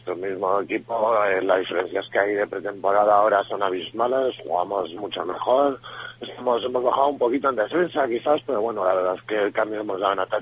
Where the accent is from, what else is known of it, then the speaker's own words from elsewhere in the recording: La Rioja, Spain; yo soy de La Rioja, pues un poco por lo del vino